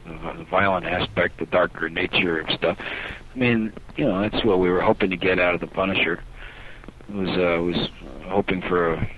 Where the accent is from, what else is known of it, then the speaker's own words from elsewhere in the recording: Maryland, United States; which was made in my home state, Maryland.